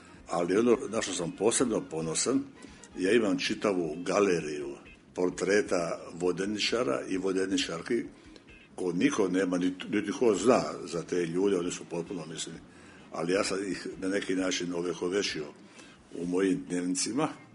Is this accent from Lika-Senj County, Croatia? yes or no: no; Šibenik, Šibenik-Knin County, Croatia; ja sam iz Šibenika, mi smo doživjeli strahovito bombardovanje 1944. godine od strane saveznika.